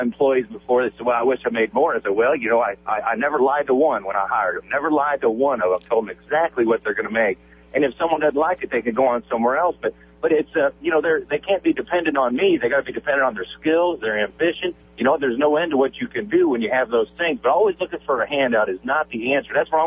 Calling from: Missouri, United States; I'm up here by Jeff City.

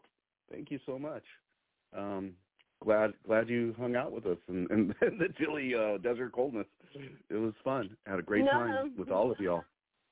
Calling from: Los Angeles, California, United States; I am calling from the wonderful Reseda in the San Fernando Valley.

